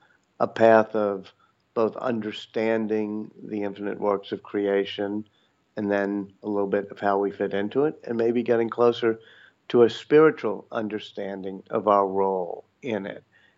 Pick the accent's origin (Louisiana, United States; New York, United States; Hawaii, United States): Louisiana, United States; New Orleans; I think it helped going through Hurricane Katrina in my hometown of New Orleans, and then moving back part-time to New Orleans to be part of the Louisiana Recovery Authority.